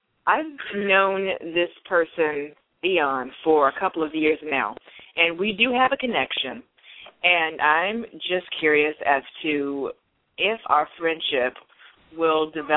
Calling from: California, United States; I am calling you from California.

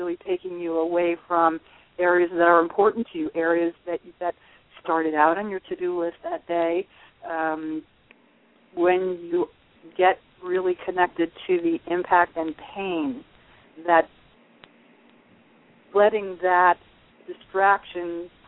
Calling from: New York, United States; I'm in the Catskill Mountains.

